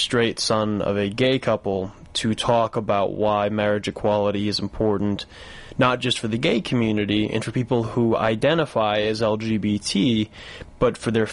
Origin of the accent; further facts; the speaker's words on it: Iowa City, Iowa, United States; also born or lived in Wisconsin; So I was raised by a lesbian couple in the Midwest. I was born in Wisconsin, but have spent most of my life living in Iowa City, Iowa.